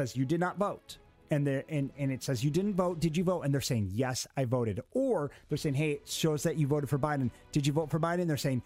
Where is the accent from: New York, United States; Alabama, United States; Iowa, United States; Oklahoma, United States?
New York, United States; including my hometown state of New York.